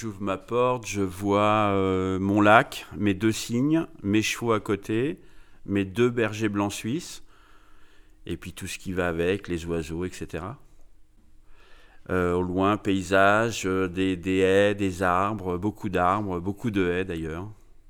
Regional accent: Saint-Hilaire-en-Lignières, Centre-Val de Loire, France; J'ai grandi dans la commune de Saint-Hilaire-en-Lignières, un lieu dit l'Écosson.

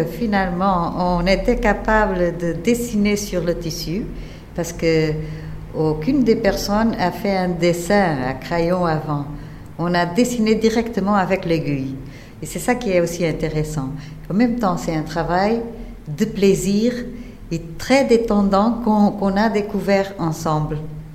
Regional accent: Portugal; je viens du Portugal, mais je travaille beaucoup avec le Maroc

